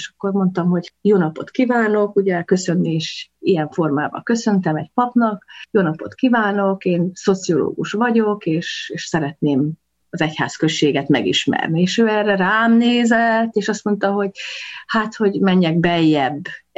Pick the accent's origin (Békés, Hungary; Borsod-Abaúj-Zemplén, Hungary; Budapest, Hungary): Békés, Hungary; Szeghalom; born there; Szeghalmon, a Viharsarok egyik, akkor még falujában, ma már városában születtem, szocialista jellegű világ volt az, amiben születtem.